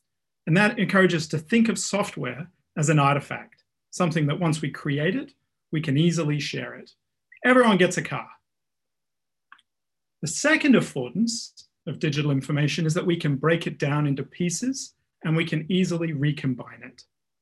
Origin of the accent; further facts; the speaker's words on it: Australia; now in United States; I came from Australia to the US for a PhD, as many international students do.